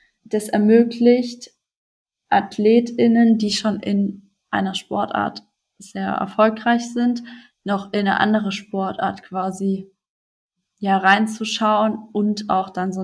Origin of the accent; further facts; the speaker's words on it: Saarland, Germany; hatte so eine Inklusionslehrerin von der Blindenschule im Saarland, wo ich herkomme.